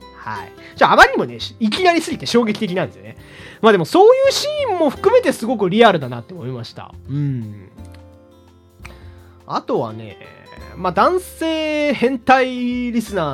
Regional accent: Hokkaido, Japan; 僕のね、出身地、北海道の右上の方をですね、思い出しましたね。

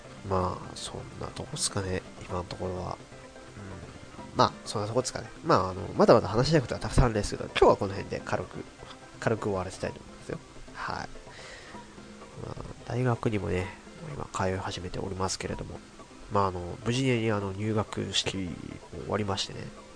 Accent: Hokkaido, Japan; 出身はね、北海道です。はい、北海道です。まあてか生まれも育ちも北海道っていうところで、ね、まだ北海道以外のところに住んだことはないですけどね、住んだことはないです、行ったことはありますよ。はい、住んだことはないんですね。だから北海道でまあ、ずっと暮らしてるわけなんですが、ちなみに今住んでるの札幌ですけどね。

